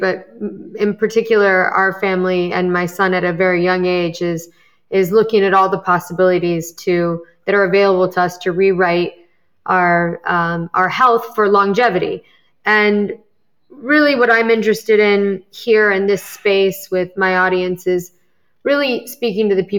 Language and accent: English; Midwest, United States; also born or lived in New York; I grew up in the Midwest, and then I went to college in New York.